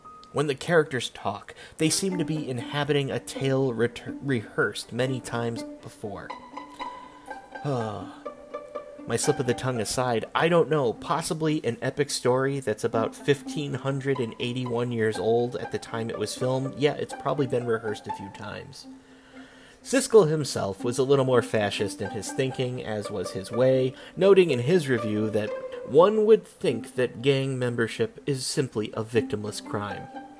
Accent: Chicago, Illinois, United States; and hey, I'll say it again, I grew up with them in Chicago, so you go after what you know.

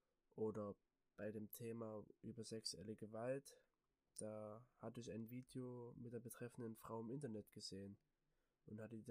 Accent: Wendesheim, Germany; Ich komme aus dem Dorf Wendesheim. Das ist in der Nähe von Harda, was in der Nähe von Döben ist. Und laut meines Wissens wohne ich da schon mein Leben lang.

